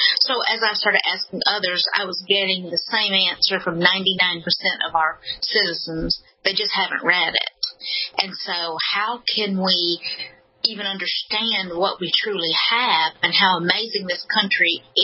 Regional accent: Alabama, United States; I'm from Alabama, if you can't tell with my accent, and I was raised a blue dog Democrat.

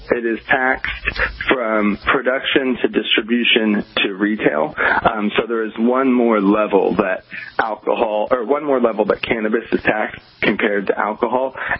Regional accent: Oklahoma, United States; now in Los Angeles, United States; which coming from the Midwest, where I'm from Oklahoma, I've never seen it like the levels we have in Los Angeles.

